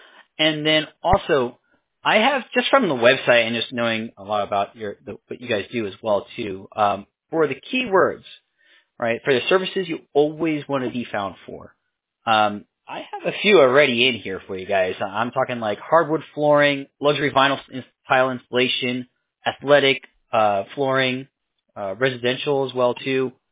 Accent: New York, United States; also born or lived in Albany; And I grew up in New York, so I moved around a lot when I was younger. I was born in Bronx, New York. I was in upstate Albany.

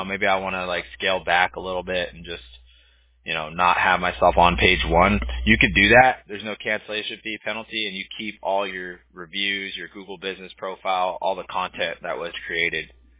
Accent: California, United States; Okay, I gotcha. I grew up in Southern California.

